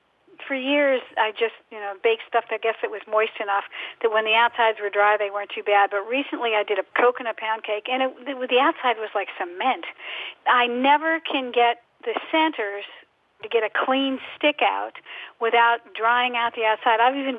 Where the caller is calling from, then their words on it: Bala Cynwyd, Pennsylvania, United States; Bella Kinwood, Pennsylvania, right outside Philly.